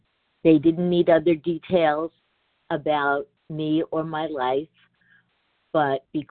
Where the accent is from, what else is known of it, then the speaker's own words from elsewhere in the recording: New York, United States; I am from New York.